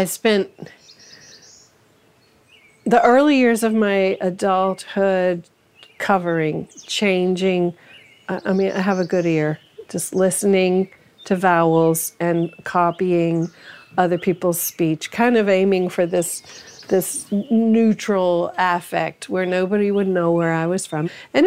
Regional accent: Kentucky, United States; accent: Kentucky; I was shocked that my accent, my Kentucky accent, my Kentucky origins, just knowing that I was from Kentucky made people laugh

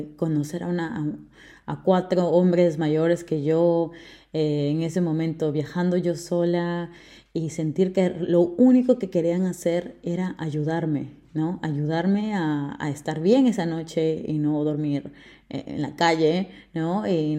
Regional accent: Peru; Pero he tenido la dicha de viajar mucho en mi país. Esos fines de semana largo, esos feriaditos, le he sacado yo el jugo, como decimos en el Perú.

